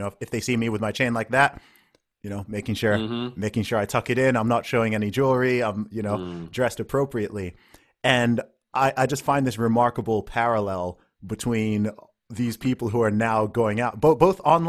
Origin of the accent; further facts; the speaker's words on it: Saudi Arabia; so when I grew up in Saudi Arabia